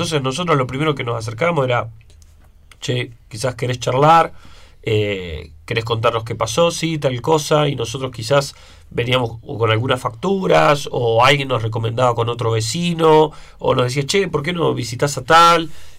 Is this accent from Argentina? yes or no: yes; Viedma, Río Negro, Argentina; Yo soy de Viedma, Río Negro.